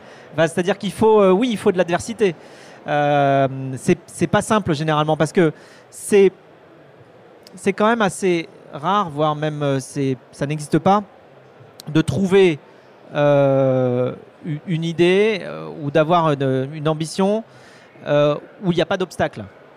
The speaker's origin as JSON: {"language": "French", "region": "Pays de la Loire", "country": "France", "tie": "born or raised there", "said": "je suis vendéen, tu vois, j'ai grandi en Vendée entre des vaches et des moutons."}